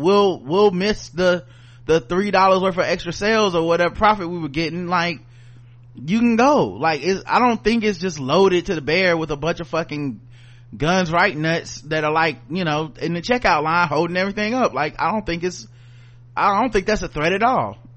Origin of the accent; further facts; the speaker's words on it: North Carolina, United States; and we're from North Carolina. I know we have a concealed carry thing.